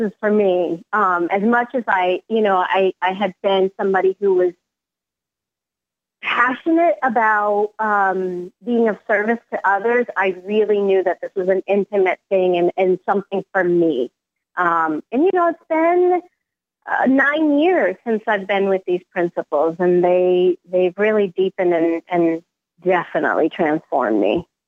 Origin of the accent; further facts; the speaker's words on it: Venezuela; moved away as an adult; now in United States; I immigrated to the U.S. when I was 18 from Venezuela by myself.